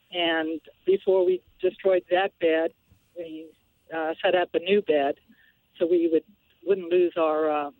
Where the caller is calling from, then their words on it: Morgantown, West Virginia, United States; I'm great. I'm calling from Morgantown, West Virginia.